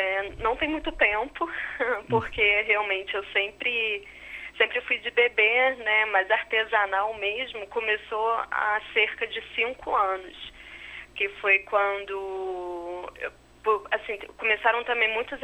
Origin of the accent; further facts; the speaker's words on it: Nova Friburgo, Rio de Janeiro, Brazil; now in Rio de Janeiro, Brazil; Eu sou do estado do Rio, mas eu sou de uma cidade chamada Nova Friburgo, que fica na Serra.